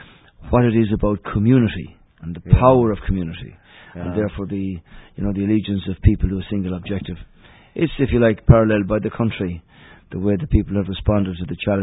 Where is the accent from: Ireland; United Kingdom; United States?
Ireland; Castlebar, Connacht; Castlebar Mitchell's, my hometown club